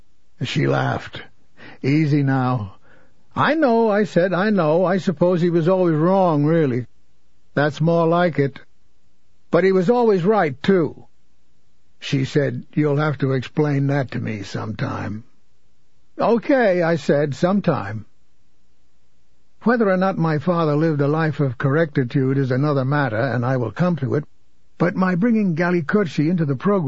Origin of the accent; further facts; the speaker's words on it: Forest Hills, New York, United States; I was at my mother's house, the house where I grew up in Forest Hills